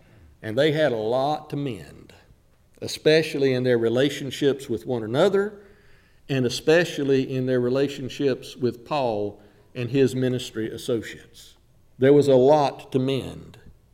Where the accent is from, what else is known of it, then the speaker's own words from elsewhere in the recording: the South, United States; We're from the South. Let's say, be with you all.